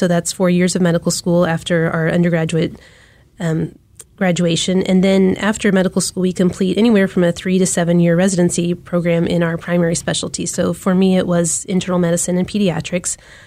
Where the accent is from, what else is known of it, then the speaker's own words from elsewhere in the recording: Wichita, Kansas, United States; I grew up in Wichita, Kansas, and then went to KU for undergrad